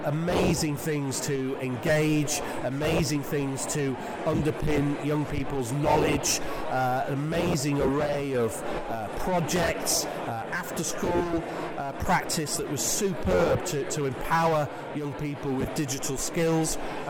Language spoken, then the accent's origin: English; Brighton, South East England, United Kingdom; host the event here at Brighton College, in my hometown of Brighton, which is fantastic.